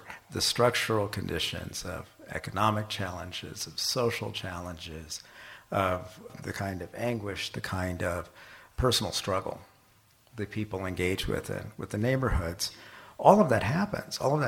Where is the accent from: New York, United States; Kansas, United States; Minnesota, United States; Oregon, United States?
Kansas, United States; Kansas City; I grew up in Armourdale at a time when it had been emptying out in very dramatic ways.